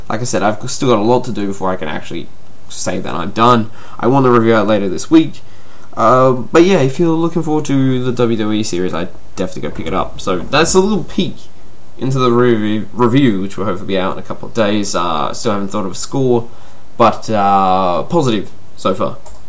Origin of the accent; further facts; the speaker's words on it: Australia; If you don't know, I'm from Australia.